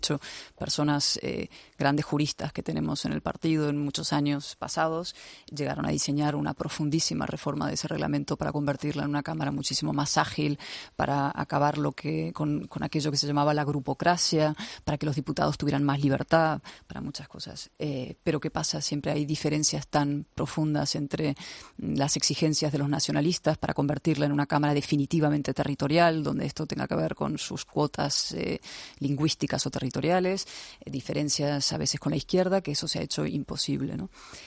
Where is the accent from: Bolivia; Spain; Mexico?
Spain; como diputada por Barcelona y como española